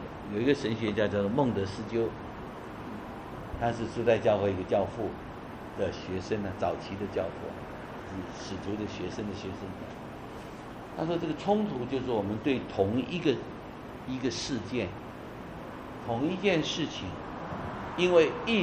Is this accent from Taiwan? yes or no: yes; Taiwan; 我们是1949年从中国大陆到台湾去的，所以严格起来讲，这个很好解释，我是台湾的中国人。